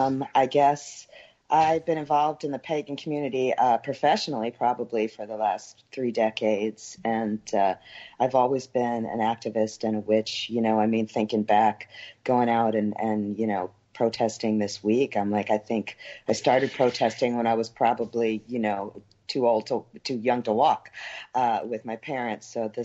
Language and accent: English; Brooklyn, New York, United States; now in New Orleans, United States; I'm from Brooklyn originally, but I just relocated to New Orleans last week.